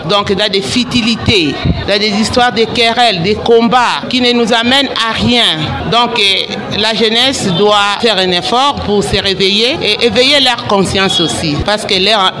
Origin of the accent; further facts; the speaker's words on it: Maniema, DR Congo; Maintenant, on veut nous amener d'autres troupes ici chez nous, au Maniema.